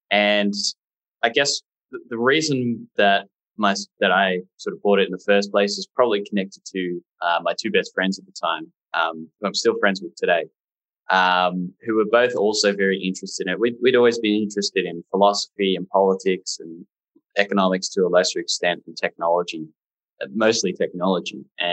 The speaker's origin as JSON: {"language": "English", "country": "Australia", "said": "Yeah, well, I'm obviously from Australia. You can probably hear that in my voice."}